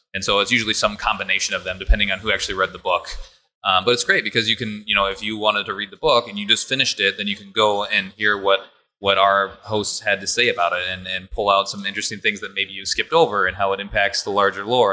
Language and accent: English; Minnesota, United States